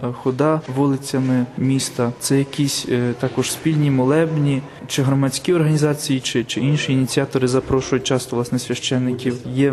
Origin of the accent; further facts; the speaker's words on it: Tshchynets, Lviv Oblast, Ukraine; Я родом з Львівщини, з Мостищини, з парафії святого Йосифа у Тщинці. Там я виріс, там моє покликання зродилося.